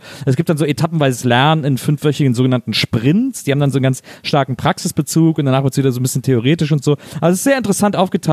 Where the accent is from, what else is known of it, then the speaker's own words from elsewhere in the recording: Cologne, North Rhine-Westphalia, Germany; Ich war als Kölner